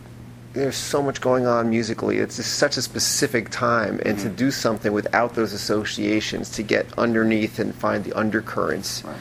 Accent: Mamaroneck, New York, United States; I grew up in Mamaroneck. You could ride your... It's the same deal. It's the New Haven line. I could ride my bike there.

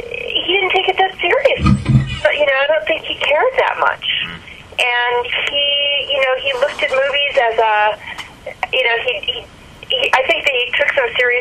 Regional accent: Toledo, Ohio, United States; Yeah, I'm from Toledo. There's a lot of them there.

